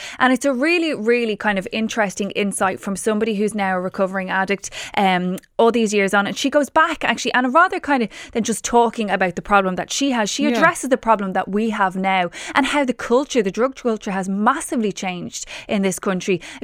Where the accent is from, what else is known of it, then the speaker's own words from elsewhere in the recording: Ireland; But we do, you know, as Irish, we do have an awful lot of talent.